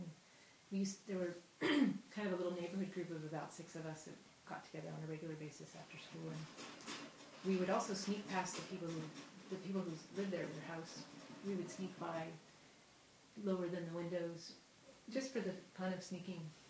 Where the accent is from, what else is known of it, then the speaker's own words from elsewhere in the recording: Ohio, United States; I grew up in Ohio, which we were singing about.